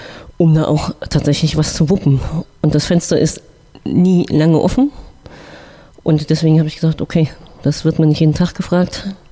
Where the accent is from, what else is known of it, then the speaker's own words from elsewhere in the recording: Mecklenburg-Vorpommern, Germany; Also ich habe jetzt 38 Jahre in Thüringen gelebt. Ich komme ja eigentlich aus Mecklenburg-Vorpommern und bin hier natürlich auch zu Hause.